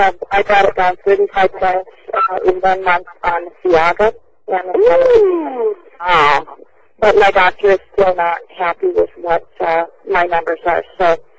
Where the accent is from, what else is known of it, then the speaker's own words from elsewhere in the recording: North Dakota, United States; I'm from North Dakota.